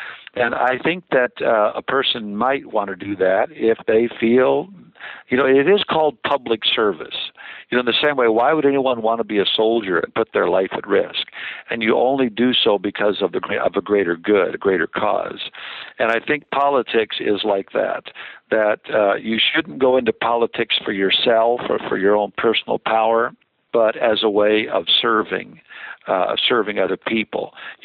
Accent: Pacific Northwest, United States; I grew up in the Northwest. I didn't grow up in the South.

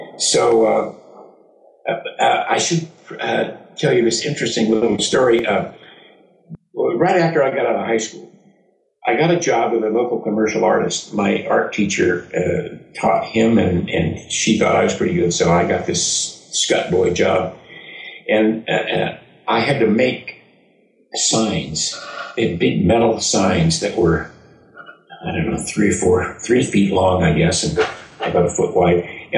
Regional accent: Berkeley, California, United States; Berkeley.

